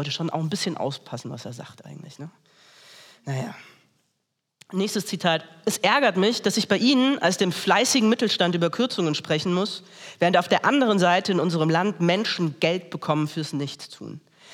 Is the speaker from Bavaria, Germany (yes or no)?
no; Lower Saxony, Germany; Ich komme aus Niedersachsen.